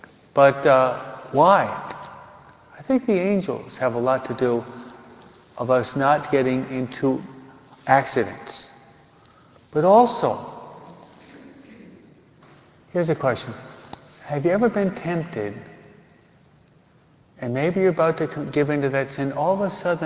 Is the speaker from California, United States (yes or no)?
no; New York, United States; I'm not the best of drivers. I'm a New Yorker.